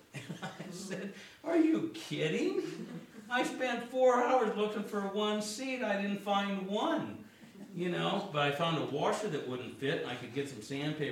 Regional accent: California, United States; I'm from Southern California

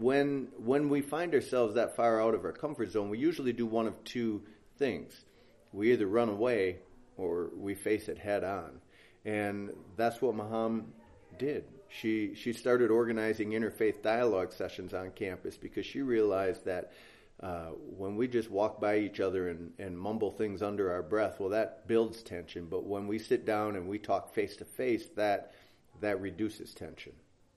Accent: Minneapolis, Minnesota, United States; I come from Minneapolis, Minnesota, and this is my fourth time at Holden Village.

